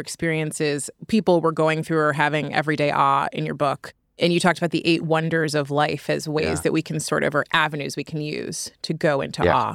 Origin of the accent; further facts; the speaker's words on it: Oakland, California, United States; I'm also from the Bay Area, so I grew up in Oakland.